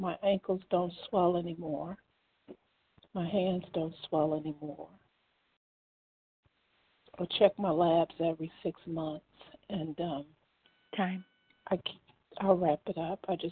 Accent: Maryland, United States; I'm from Maryland.

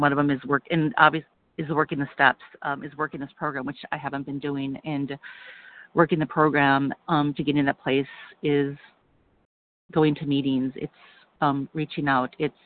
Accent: New York City, New York, United States; I am from New York City.

